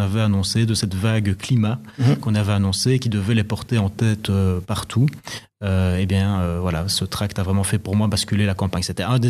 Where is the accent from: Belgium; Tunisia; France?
Belgium; Liège, Wallonia; D'abord à Liège, hein, où je suis liégeois et j'habite toujours là-bas.